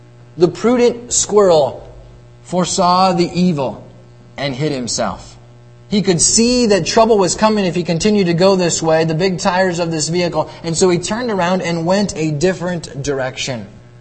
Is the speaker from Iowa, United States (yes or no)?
yes; Marshalltown, Iowa, United States; I grew up in Marshalltown, Iowa, in the church there